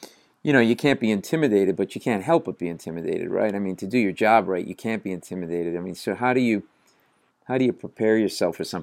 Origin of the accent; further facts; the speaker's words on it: Rhode Island, United States; I grew up in Rhode Island, New England, but, you know, miles away from any of it.